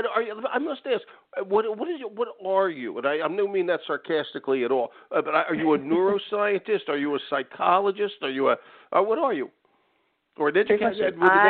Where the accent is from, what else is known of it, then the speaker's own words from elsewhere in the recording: Philadelphia, Pennsylvania, United States; I'm a Philadelphian, and I got my and I did a lot of graduate work up at Penn State